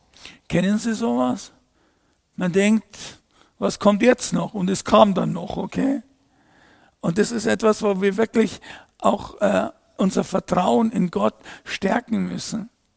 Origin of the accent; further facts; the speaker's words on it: Bavaria, Germany; Heute bin ich zurück zu dem, wo ich aufgewachsen bin, in einem gut bürgerlichen Elternhaus in der Nähe von München.